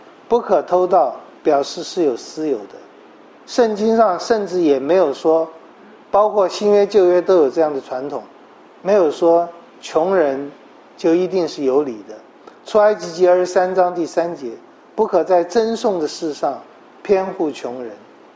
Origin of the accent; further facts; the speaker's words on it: Taiwan; 以色列人或者说巴勒斯坦人或者说迦南人和我们台湾人和我们中国文化的想法有一点一样